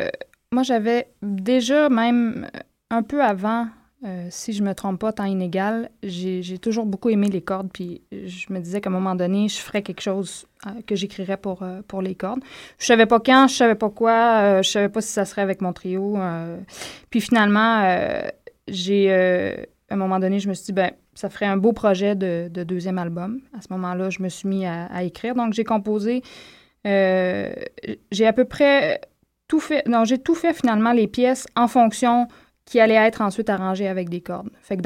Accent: Boucherville, Quebec, Canada; also born or lived in Longueuil / Rimouski; je suis native de Longueuil. J'ai passé mon enfant. À Boucherville. Là, fait que je viens pas de là-bas, mais mes parents viennent du Bas-Saint-Laurent. Donc, il y a une attache là. Puis j'ai fait tout mon secondaire à Rimouski.

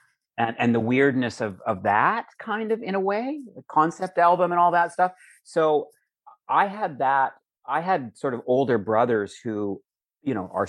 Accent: Calgary, Alberta, Canada; growing up in Calgary, where I was considered an FAG for wearing anything that wasn't cowboy boots and chased down the street.

